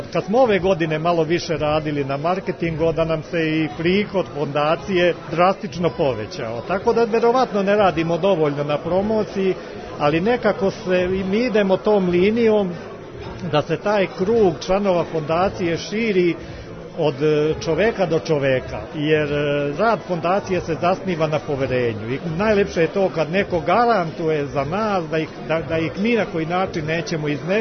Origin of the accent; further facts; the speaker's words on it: Kosjerić, Šumadija and Western Serbia, Serbia; born there; now in Belgrade, Serbia; svi smo rođeni u Kosjeriću i tu u njegovoj okolini, a ceo radni vek smo sva četvorica proveli u Beogradu.